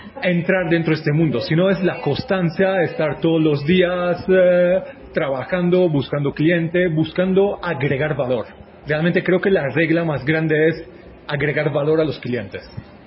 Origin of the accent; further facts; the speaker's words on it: Italy; soy italiano